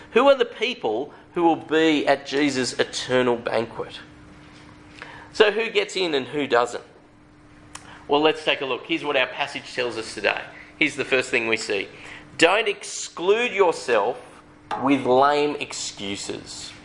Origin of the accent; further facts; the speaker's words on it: Sydney, New South Wales, Australia; I grew up in Sydney, and I'm actually a Sydney Swans fan.